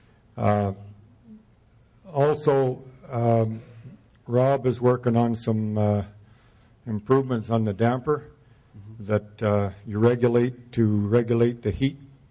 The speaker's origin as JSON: {"language": "English", "region": "Saskatchewan", "country": "Canada", "said": "from Saskatchewan. Out where it's usually drier than most places"}